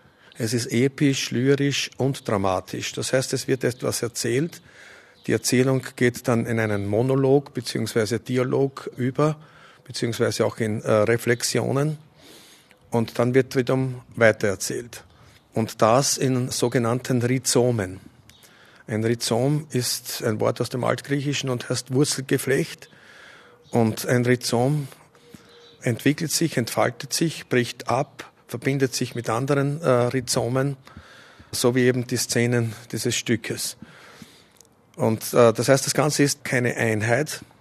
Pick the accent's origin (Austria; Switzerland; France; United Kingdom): Austria; Burgenland; ich bin Burgenländer. Ich lebe seit Jahrzehnten in diesem Land. Ich habe dieses Land in mir